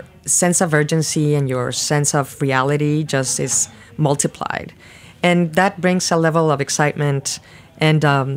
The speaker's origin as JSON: {"language": "English", "region": "Mexico City", "country": "Mexico", "tie": "born or raised there", "said": "I was born in Mexico City. I grew up in Mexico City. I went to university there. All my family lives there."}